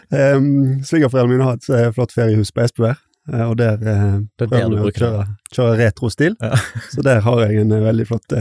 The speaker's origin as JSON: {"language": "Norwegian", "town": "Stord", "region": "Vestland", "country": "Norway", "said": "og er 35 år gammel. Jeg kommer fra Stord."}